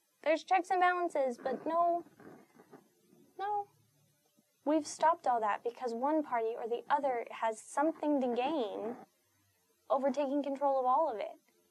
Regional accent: United States; am a Mexican American.

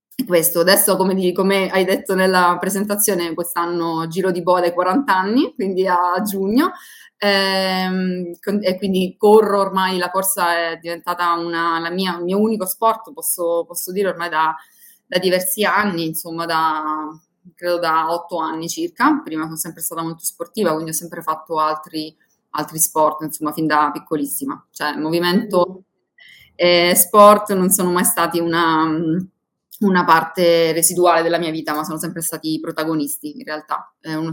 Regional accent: Palmi, Calabria, Italy; moved away as an adult; also born or lived in Umbria; now in Rome, Italy; io sono nata e cresciuta in Calabria, sono di Palmi, provincia di Reggio Calabria, e per studio mi sono trasferita subito, diciamo, a 18 anni, prima in Umbria, poi per lavoro a Roma, dove ancora oggi vivo.

